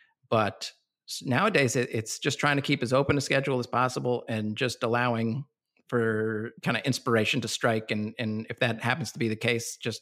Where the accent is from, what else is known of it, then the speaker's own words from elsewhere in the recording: Washington, District of Columbia, United States; born there; I was born in Washington, D.C. a number of years after my dad escaped Iraq